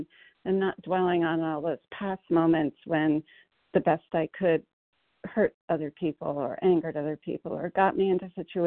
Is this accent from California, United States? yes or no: no; Connecticut, United States; Hi, everybody. I'm from Connecticut.